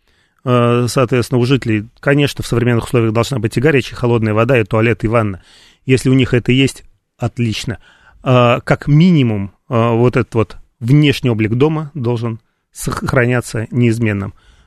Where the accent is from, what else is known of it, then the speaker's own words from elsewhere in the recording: Moscow, Russia; Я родился здесь, я вырос в Старой Москве в доме 19 века с печным отоплением